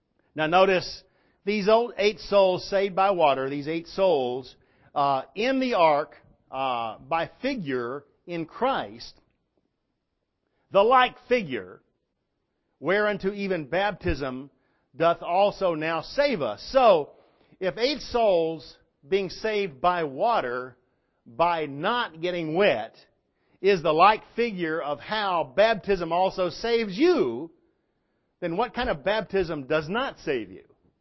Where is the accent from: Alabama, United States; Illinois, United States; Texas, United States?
Texas, United States; Paris; I'm from Paris, Texas.